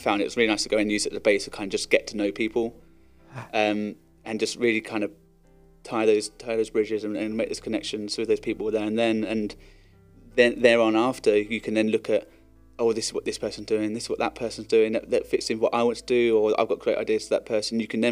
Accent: United Kingdom; My favourite breakfast? I think being British has got to be fried, isn't it?

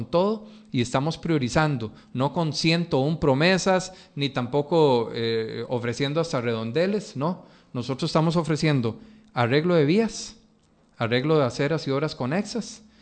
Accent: Costa Rica; No, yo no soy tico, yo soy costarricense.

